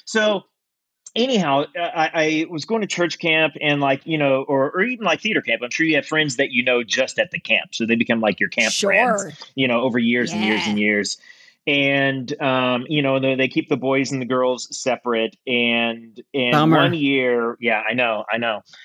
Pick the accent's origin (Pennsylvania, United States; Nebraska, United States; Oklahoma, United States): Oklahoma, United States; Broken Bow; So no, I'm from Broken Bow, Oklahoma.